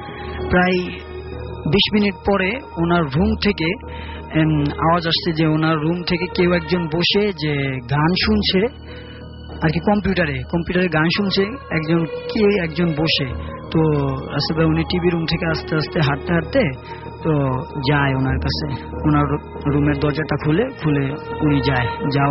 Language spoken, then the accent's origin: Bangla; Bhola, Barisal Division, Bangladesh; আমি ভোলা থেকে এসেছি।